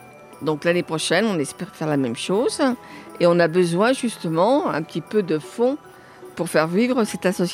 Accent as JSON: {"language": "French", "town": "Paris", "region": "Île-de-France", "country": "France", "tie": "born there", "lives_now": "Chamonix, France", "said": "Alors j'habite à Chamonix, mais je suis née à Paris."}